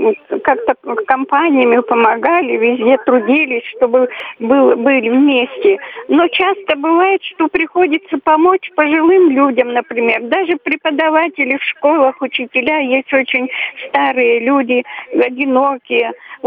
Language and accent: Russian; Moscow, Russia; я из Москвы.